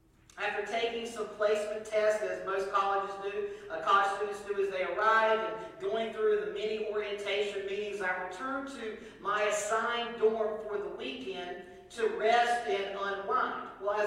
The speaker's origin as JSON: {"language": "English", "region": "the South", "country": "United States", "said": "Was my roommate going to like me because I'm from the South and he's from the North?"}